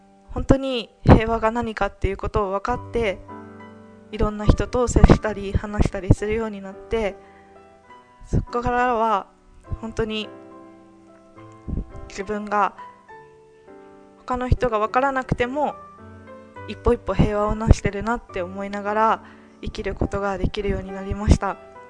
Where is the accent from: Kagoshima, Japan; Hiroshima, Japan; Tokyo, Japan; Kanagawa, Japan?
Hiroshima, Japan; 私は広島で生まれ育って、おばあちゃんが被爆者だったこともあったり